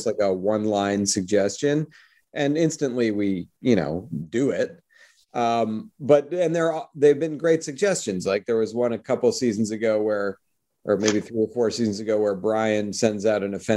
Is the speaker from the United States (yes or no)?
yes; Massachusetts, United States; And growing up in the Boston area, it's like it comes much more naturally, you know.